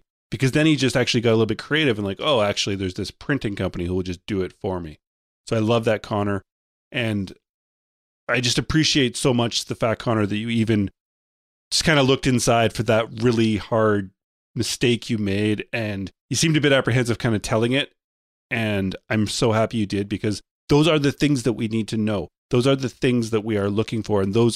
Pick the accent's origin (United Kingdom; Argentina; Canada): Canada; I'm Canadian.